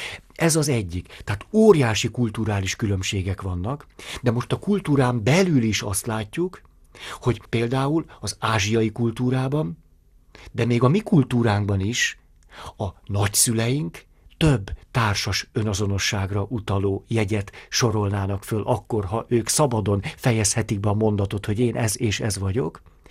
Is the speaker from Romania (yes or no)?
no; Hungary; Én magyar vagyok, én katolikus vagyok.